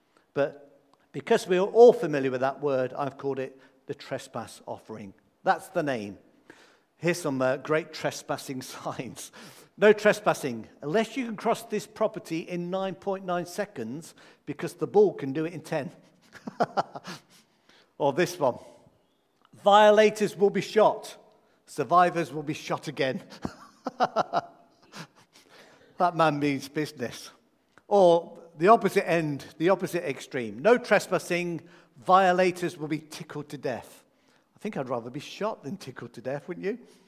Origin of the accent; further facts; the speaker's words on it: Midlands, United Kingdom; Now, I grew up in the Midlands. I might still have a little bit of my accent. Most of it tends to have gone. When I go back home now, they call me a southerner, a southern softy.